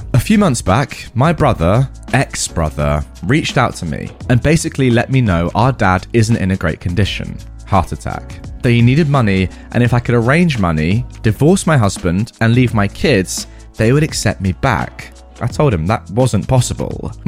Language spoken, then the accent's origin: English; India; I'm a 36-year-old woman and my husband is 38. We have two kids together, both under 11. I'm originally from India and my husband is from Pakistan.